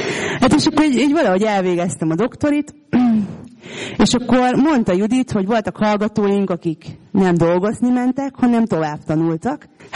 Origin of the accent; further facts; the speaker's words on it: Bonyhád, Tolna, Hungary; born there; moved away as an adult; Szóval, hát én 1981-ben születtem Bonyhádon, ez egy kis város, és akkor innen mentem fel Szegedre az egyetemre